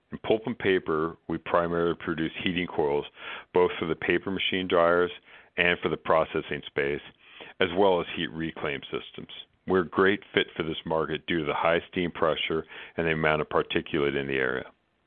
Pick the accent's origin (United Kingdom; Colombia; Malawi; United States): United States; Minnesota; we're from Minnesota, so you know we're nice people.